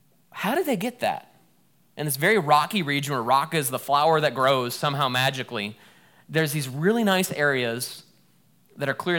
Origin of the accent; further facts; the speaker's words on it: United States; I don't know why I'm American.